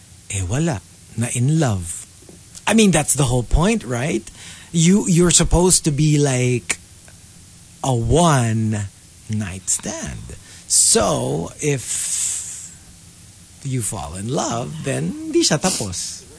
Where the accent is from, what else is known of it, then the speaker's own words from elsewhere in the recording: United Kingdom; now in Philippines; No, because I'm British.